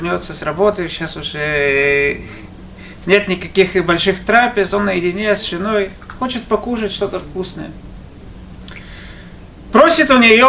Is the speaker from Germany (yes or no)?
no; Israel; потому что я из Израиля